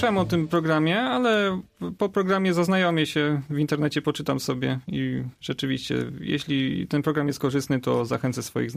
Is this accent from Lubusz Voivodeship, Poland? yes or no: yes; Żagań, Lubusz Voivodeship, Poland; moje rodzinne miasto Żagań jest niedostatecznie promowane pod względem turystycznym